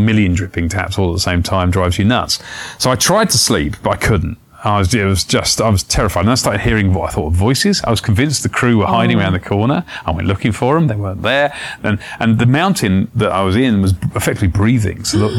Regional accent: South East England, United Kingdom; I grew up in East Sussex. I moved to the West Country for university.

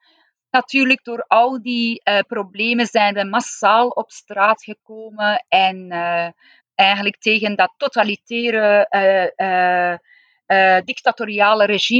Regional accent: Iran; Ik ben geboren en opgegroeid in Iran.

